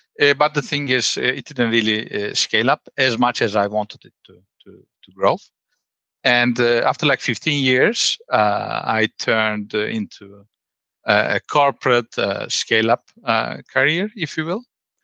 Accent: Turkey; I was raised in Turkey.

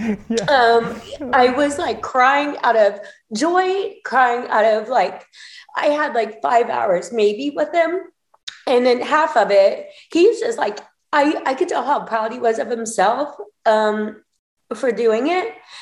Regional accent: Indiana, United States; I'm glad I'm from Indiana. I think that there's a different moral compass.

